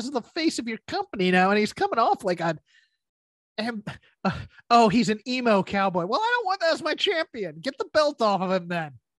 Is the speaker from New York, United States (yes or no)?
yes; Long Island, New York, United States; I'm from Long Island.